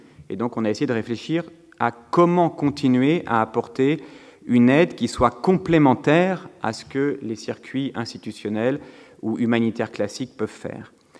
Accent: France; c'est difficile souvent de paraître trop arrogant quand on est français, dire que la France a sans doute été le pays

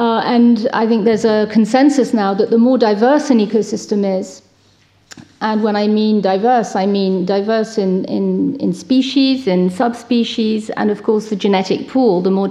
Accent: United Kingdom; now in France; And so my excuse, of course, is that I'm British still.

